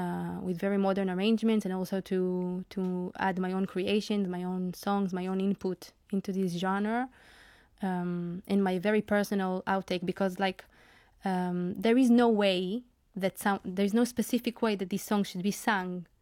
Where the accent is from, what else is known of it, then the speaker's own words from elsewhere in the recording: Jerusalem, Jerusalem District, Israel; Well, I come from Israel, from Jerusalem. That's where I was born. And I was, well, my father is of Persian heritage. Both his parents come from Iran, from Isfahan, so they're Jews from Iran.